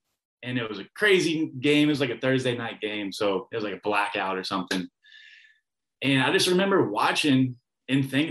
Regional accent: Louisville, Kentucky, United States; I want to go big and I want to play for University of Louisville. It's my hometown.

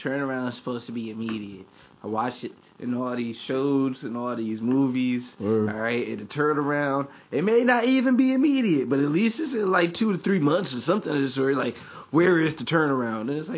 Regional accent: East Coast, United States; I know it's blasphemy because I'm from the East Coast, whatever.

